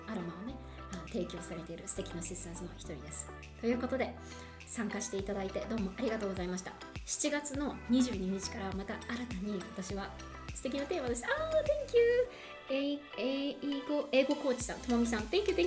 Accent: Yokohama, Kanagawa, Japan; now in Texas, United States; 私は今、アメリカのテキサスなんですけれども、出身は横浜です。浜子です。

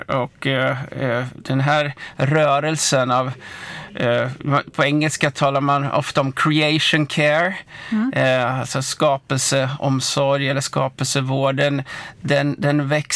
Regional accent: Karlstad, Värmland, Sweden; Jag kommer från Karlstad och jag är här den här veckan

